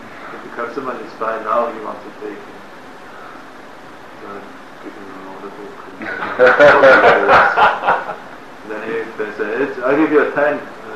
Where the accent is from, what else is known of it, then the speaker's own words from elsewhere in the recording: Connecticut, United States; English is a second language; And I said, no, I come from Connecticut.